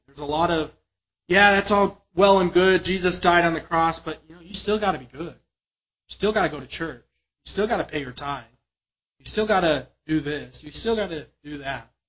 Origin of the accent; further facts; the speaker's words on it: Utah, United States; For example, I'm from Utah.